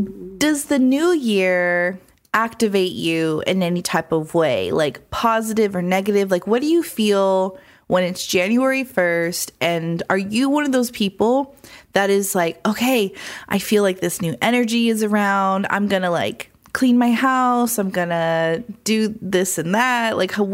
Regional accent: Phoenix, Arizona, United States; Like even Phoenix, Arizona, my hometown, it gets the countdown before us.

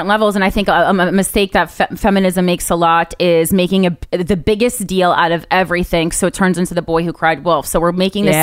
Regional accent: New Jersey, United States; I'm from New Jersey.

